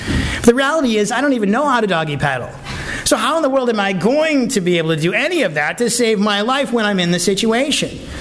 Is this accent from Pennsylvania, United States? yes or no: no; Michigan, United States; I'm from Michigan and I can't swim.